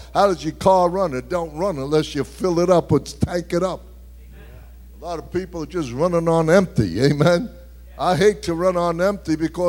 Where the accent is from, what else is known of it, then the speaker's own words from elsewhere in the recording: Brooklyn, New York, United States; I'm from Brooklyn. I got to learn how to speak American.